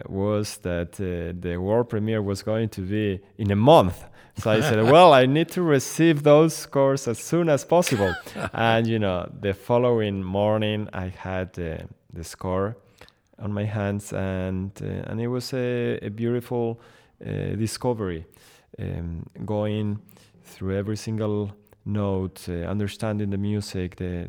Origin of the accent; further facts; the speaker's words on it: Spain; English is a second language; moved away as an adult; now in New York City, United States; I decided, well, I'm from Spain. I've lived in New York City for the last 15 years. I play the Spanish guitar